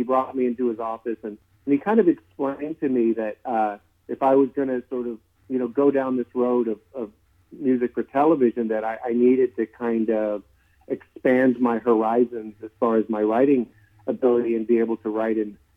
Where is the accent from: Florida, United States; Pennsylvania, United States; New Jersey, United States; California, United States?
California, United States; Hollywood; And I was raised in Hollywood and in Laurel Canyon, and I was kind of around the industry.